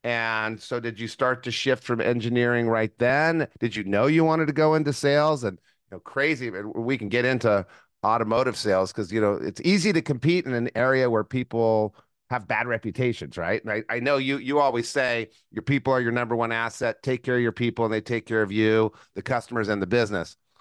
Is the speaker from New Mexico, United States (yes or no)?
yes; New Mexico, United States; I don't know why I thought I'm from New Mexico. We don't have business there.